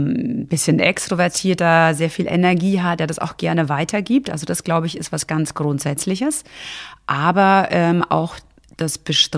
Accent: Bavaria, Germany; Also original komme ich aus der Nähe von Nürnberg, aus einer ganz kleinen Stadt.

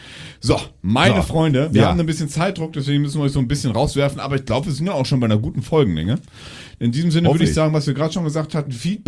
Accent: Hamburg, Germany; born there; auch ein gebürtiger Hamburger.

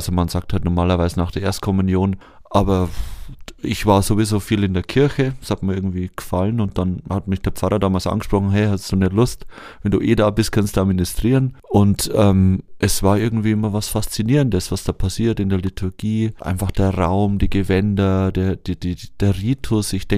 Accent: Lauterhofen, Bavaria, Germany; now in Munich, Germany; Im Moment komme ich aus München, da arbeite ich derzeit und ursprünglich komme ich aus der Oberpfalz, aus Lauterhofen und da bin ich geboren und aufgewachsen, genau.

